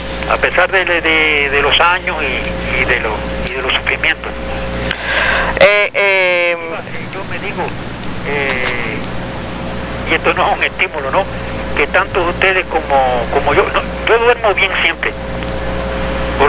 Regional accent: Cuba; y como nacional, como cubano

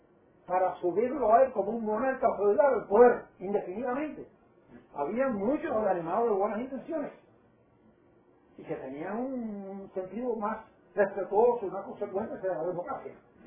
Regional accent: Matanzas, Cuba; yo soy de Matanza, de tal Cuba

